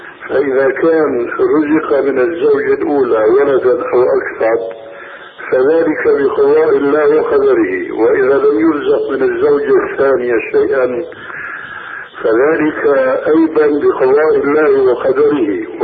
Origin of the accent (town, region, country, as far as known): Syria